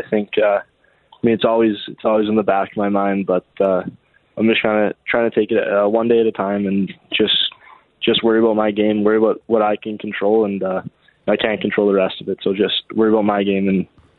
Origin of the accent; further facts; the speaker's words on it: Calgary, Alberta, Canada; know a lot of people that come to the games every night from Calgary, and it's really cool to play for my hometown